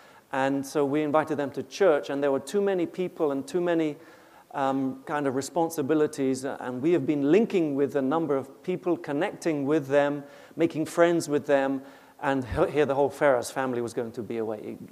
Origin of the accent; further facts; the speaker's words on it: Reading, South East England, United Kingdom; born there; yes, I was born in England in Reading, Berkshire.